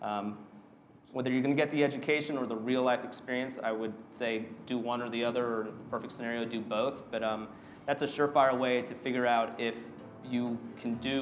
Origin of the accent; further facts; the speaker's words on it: Houston, Texas, United States; And growing up in Houston, a big food and beverage town